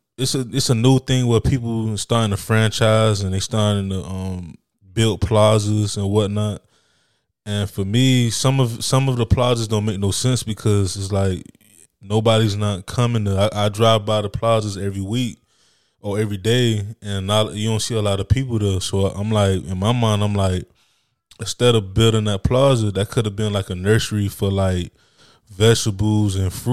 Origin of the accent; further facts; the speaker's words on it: Miami, Florida, United States; I'm from Miami, and when I was growing up, Miami, we had, people may not realize, but we had a lot of farmlands.